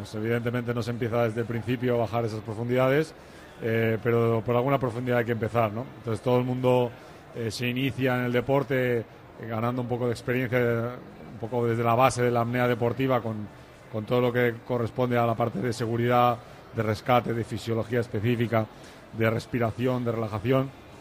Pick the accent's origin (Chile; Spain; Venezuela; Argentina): Spain; Catalonia; bueno, yo soy catalán.